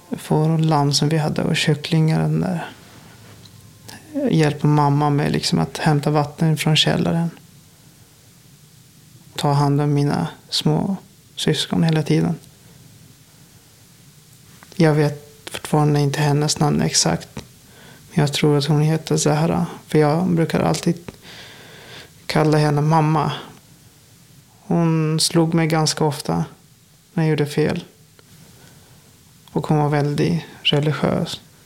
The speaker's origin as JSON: {"language": "Swedish", "country": "Afghanistan", "tie": "born or raised there", "lives_now": "Sweden", "said": "När jag blundar och tänker liksom, då ser jag byn där vi växte upp."}